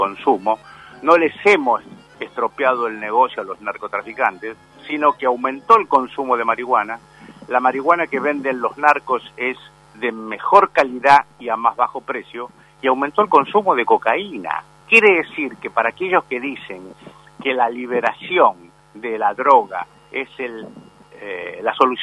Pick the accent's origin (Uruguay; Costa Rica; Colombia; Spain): Uruguay; Yo vengo de Uruguay